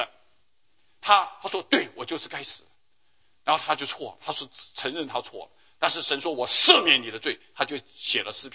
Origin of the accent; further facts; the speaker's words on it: China; 我们就是中国人说的这个鸭子死了嘴还是硬的啊。